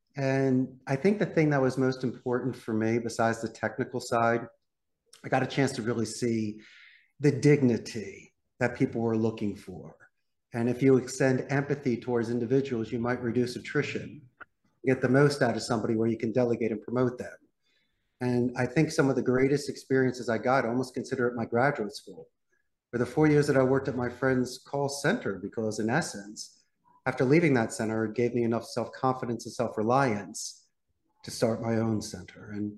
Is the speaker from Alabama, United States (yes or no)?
no; Philadelphia, Pennsylvania, United States; No, I'm originally from Northeast Philadelphia. I graduated the proud Abington High School back in 91.